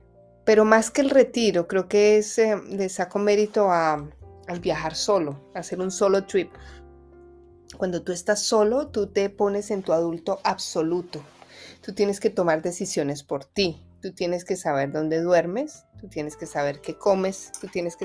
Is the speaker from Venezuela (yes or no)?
no; Colombia; now in United States; yo siempre he sido una mujer mixta, colombiana, la única colombiana de todos, mi familia, todos nacieron acá, menos yo, y pues ahora vivo acá y soy americana también, tengo las dos nacionalidades.